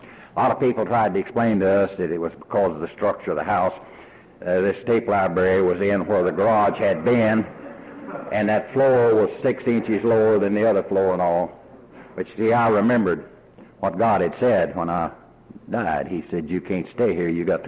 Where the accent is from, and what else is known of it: Texas, United States; born or raised there